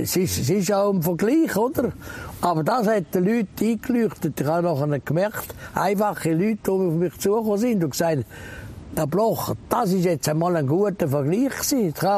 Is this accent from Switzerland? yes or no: yes; Switzerland; Sie sind ein Deutscher, ich bin ein Schweizer, wir haben eine andere Geschichte, wir haben eine andere Staatsform